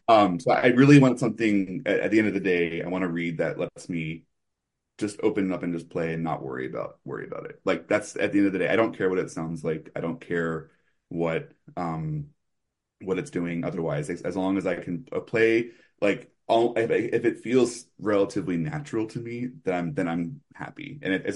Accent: New Jersey, United States; I grew up in outside Philly, and I grew up in a town called Collins, New Jersey, which is happens to be where John Simer's shop is.

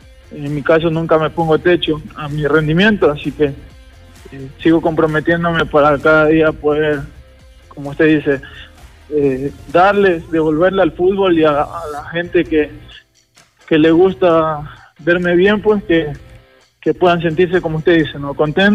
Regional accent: Ecuador; yo estoy hasta un poco incómodo como ecuatoriano

